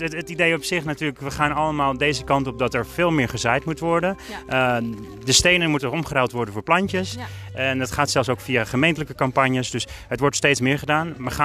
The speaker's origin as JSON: {"language": "Dutch", "town": "Alkmaar", "region": "North Holland", "country": "Netherlands", "said": "want ik kom uit Alkmaar"}